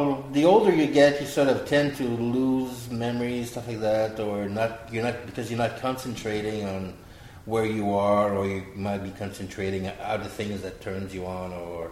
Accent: Ottawa, Ontario, Canada; I am from Ottawa in Canada, Ottawa, Ontario, Canada. It's like the national capital of Canada, and now that I'm retired, so at the age of 47 for medical reasons, but I tend to be in Montreal

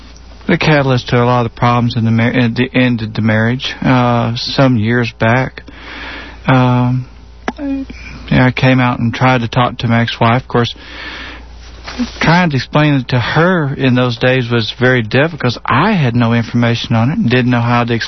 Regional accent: Houston, Texas, United States; I was born and raised here, St. Joe's. I'm actually one of the few rare Houstonians in this city.

